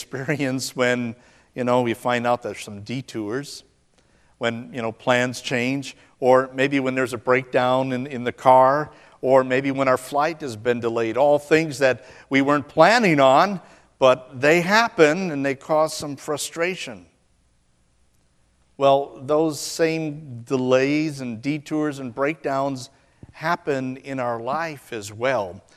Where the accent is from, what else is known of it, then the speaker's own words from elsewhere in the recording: Midwest, United States; I grew up in the Midwest, and we had a saying back there that went like this.